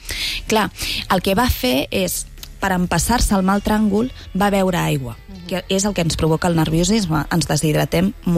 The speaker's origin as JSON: {"language": "Catalan", "region": "Galicia", "country": "Spain", "said": "a més, com a gallega, avui és la nit de les meigues"}